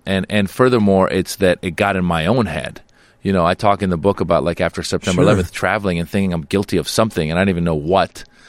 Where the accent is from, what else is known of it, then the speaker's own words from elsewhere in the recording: United States; I mean, I grew up in America, so I'm the same as you.